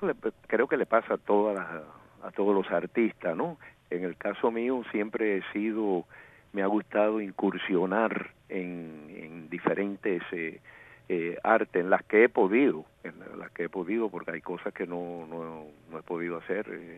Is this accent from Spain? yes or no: no; Santiago de Cuba, Cuba; yo soy santiaguero. Nací en el barrio de Los Hoyos.